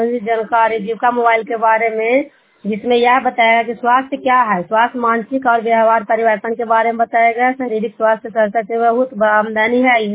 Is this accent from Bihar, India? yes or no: yes; Bihar, India; घर कठम पूरा पोस्ट जयपुर थाना नूसरा जिला नालंदा के निवासी हूँ।